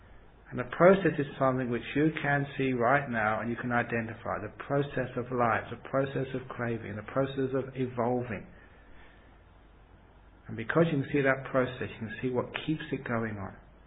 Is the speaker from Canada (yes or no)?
no; England, United Kingdom; what country do you come from? We say, I come from England.